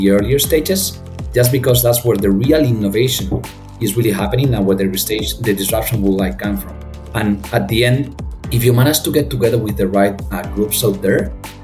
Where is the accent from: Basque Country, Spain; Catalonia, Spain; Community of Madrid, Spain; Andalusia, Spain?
Community of Madrid, Spain; Madrid; English is a second language; also born or lived in Asia; So I decided to come back to Europe, to my home country, which by the way is Spain, today I'm connecting from Madrid, although I have been living in Asia for quite a few time.